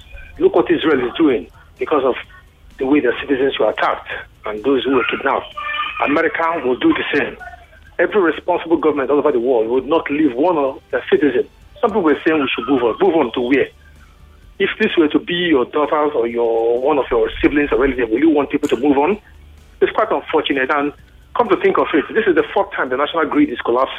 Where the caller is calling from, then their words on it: Satellite Town, Lagos, Nigeria; from Satellite Town.